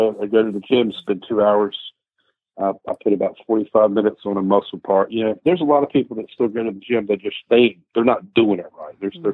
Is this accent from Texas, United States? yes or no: no; North Carolina, United States; I'm really from North Carolina.